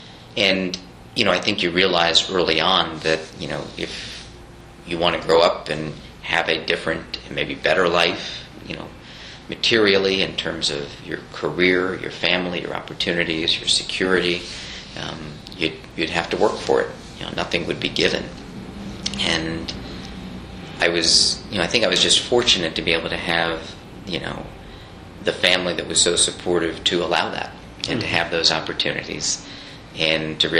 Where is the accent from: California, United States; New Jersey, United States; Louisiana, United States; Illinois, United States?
New Jersey, United States; even though I grew up in New Jersey, I had no exposure to it.